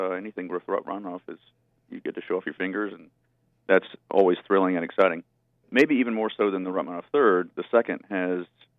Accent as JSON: {"language": "English", "town": "Atlanta", "region": "Georgia", "country": "United States", "accent": "southern", "said": "I'm from Atlanta. I don't know if you can hear my southern accent"}